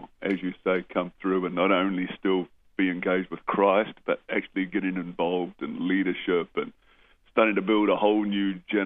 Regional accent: Australia; I'm all Australian, but there is something about that jersey

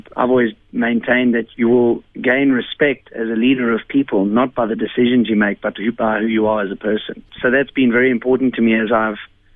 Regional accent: South Africa; as a South African

